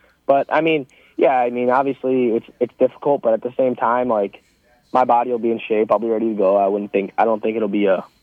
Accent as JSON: {"language": "English", "region": "Wisconsin", "country": "United States", "tie": "born or raised there", "said": "you know, I grew up in Wisconsin, so I'm used to the cold"}